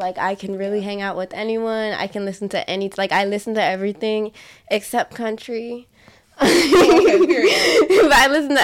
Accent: Guam; my dad was Black, my mom's Filipino, but we're from Guam, so, like, that's a whole, those are two different cultures, you know what I mean?

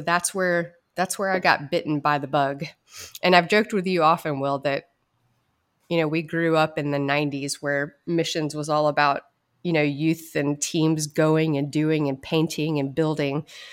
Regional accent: High Point, North Carolina, United States; I grew up mainly in High Point, North Carolina. I grew up going to a Quaker church named Springfield Friends Meeting

